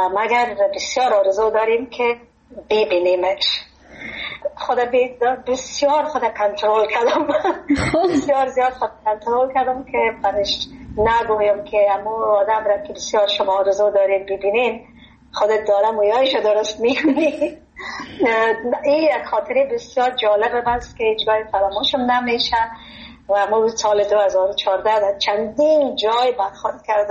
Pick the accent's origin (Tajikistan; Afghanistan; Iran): Afghanistan; moved away; من بسیار از افغانستان سابقا برآمدیم، هیچ چیزی از مملکت به یادم نیست.